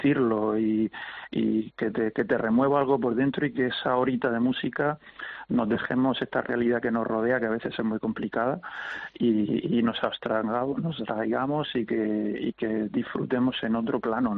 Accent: Region of Murcia, Spain; pero somos murcianos y esta es nuestra casa

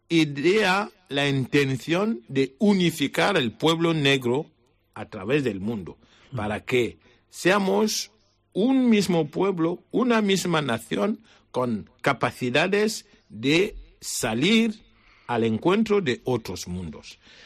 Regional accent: South, Cameroon; Spanish is a second language; moved away as an adult; now in Spain; Yo soy sacerdote de Camerún, de la diócesis de Bolobá, al sur de Camerún

